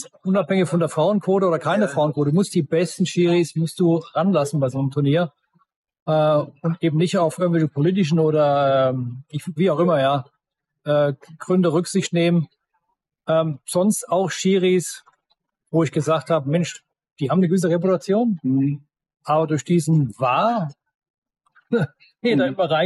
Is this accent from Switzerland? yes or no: no; Hesse, Germany